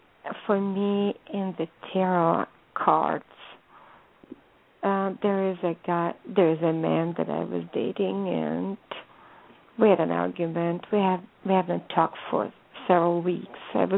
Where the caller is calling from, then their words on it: California, United States; I'm calling from California.